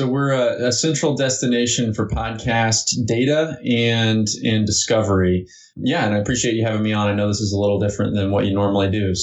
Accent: Evansville, Indiana, United States; also born or lived in Florida; now in Indianapolis, United States; I grew up right here in Indiana, actually in southern Indiana in a town called Evansville, and moved to Florida for a brief while and then moved up to Indianapolis for a sales role

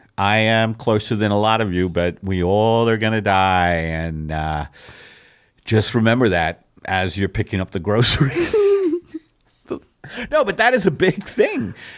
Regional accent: New York, United States; We're from New York.

